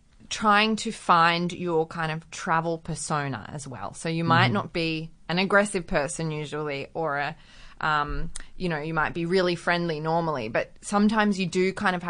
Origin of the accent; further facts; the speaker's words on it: Australia; especially being an Australian woman